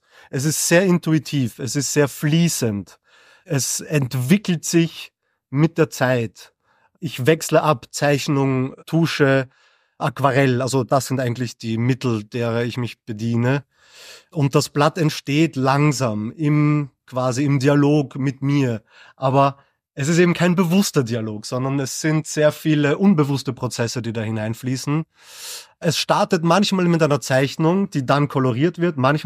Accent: Vienna, Austria; born there; Ich bin in Wien geboren, bin aber Deutscher und Belgier

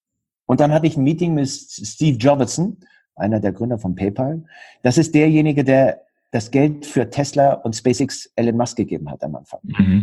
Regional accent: Bavaria, Germany; born there; Ich bin im Allgäu geboren und im Allgäu heißt es, der Allgäu wird mit 40 erwachsen. Also ich bin jetzt 50

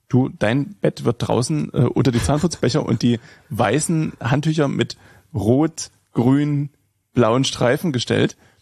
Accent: Saxony, Germany; Ich komme auch aus dem Sachsenland, da gab es Vespa nicht.

